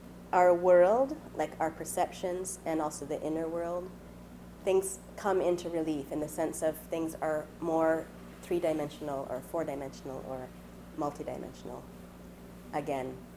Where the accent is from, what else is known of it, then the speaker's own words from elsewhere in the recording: Southern US, United States; I grew up in the South, so I don't know if we want to turn on the air conditioning.